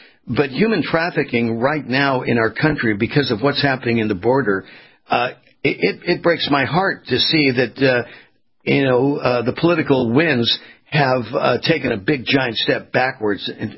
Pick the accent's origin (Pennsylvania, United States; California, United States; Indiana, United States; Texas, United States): California, United States; now in Florida, United States; And I grew up in Southern California. I'm here on the East Coast in Florida now.